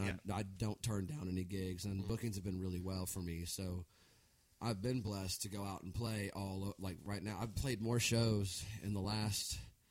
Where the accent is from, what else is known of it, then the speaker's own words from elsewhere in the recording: Texas, United States; Well, I grew up here in Texas, in the greater Clear Lake area, Galveston, you know, in between all these different areas, Friendswood, Texas City, Lee City.